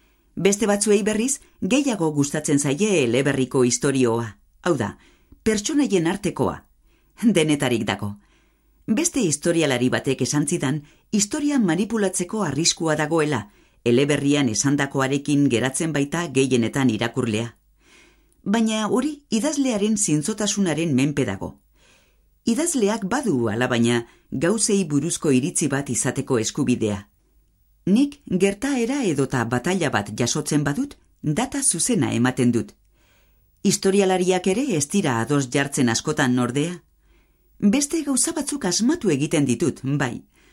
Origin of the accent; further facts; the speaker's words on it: Vitoria-Gasteiz, Basque Country, Spain; Gasteiztarra naiz